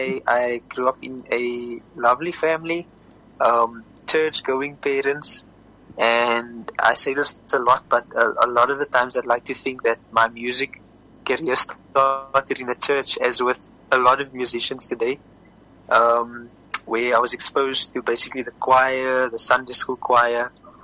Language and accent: English; Somerset West, Western Cape, South Africa; So I was born here in Somerset West.